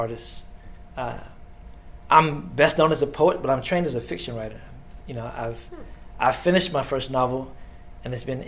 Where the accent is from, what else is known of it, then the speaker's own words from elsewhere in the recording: Danville, Kentucky, United States; I had my most recent play was staged again 2 months ago in my hometown of Danville at the Frank X. Walker Literary Festival.